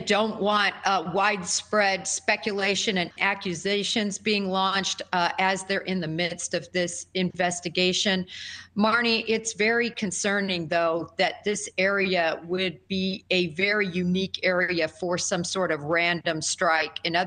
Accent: Kansas, United States; I grew up in Kansas. We always teased that the national tree was the telephone pole.

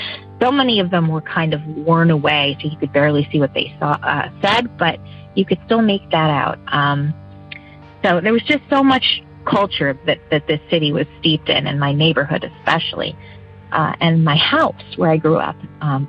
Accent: Scranton, Pennsylvania, United States; Hi, I am from Pennsylvania, and … I grew up in a house that was over 100 years old

